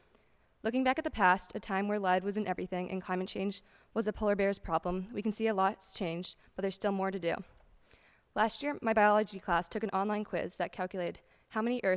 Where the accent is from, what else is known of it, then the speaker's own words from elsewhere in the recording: Sharon, United States; I grew up in Sharon, and I'm now a senior at Sharon High School, about to graduate.